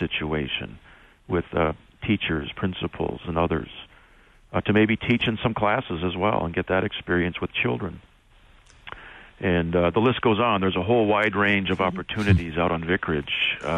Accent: Western Canada, Canada; born there; being Canadian, I did want to go back to my home country. And I wanted to go back to the West Coast where I was born to be closer to my grandparents.

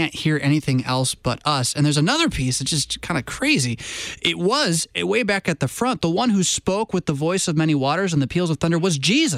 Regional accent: San Diego, California, United States; I remember growing up in San Diego, the beach, and the sound of the waves on the sea.

